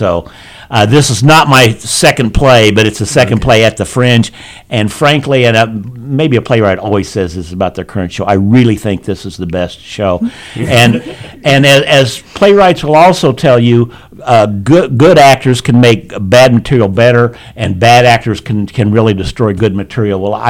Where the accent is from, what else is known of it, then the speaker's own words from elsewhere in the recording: Tucson, Arizona, United States; born there; I was born in Tucson, Arizona, 60 miles from Mexico and right next to California.